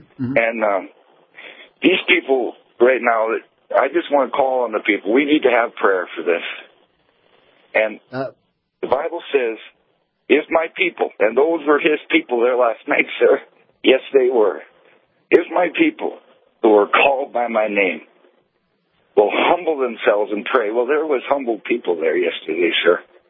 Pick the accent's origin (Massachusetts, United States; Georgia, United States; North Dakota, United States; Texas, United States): North Dakota, United States; And I'm from Burley County